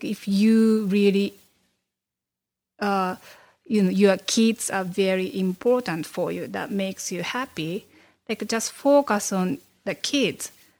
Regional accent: Japan; I grew up in Japan. I had everything

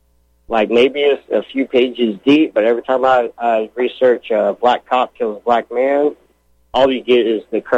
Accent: Jacksonville, Florida, United States; Well, I'm from Jacksonville, and he, the owner there, he looks like he's standing arm in arm with them.

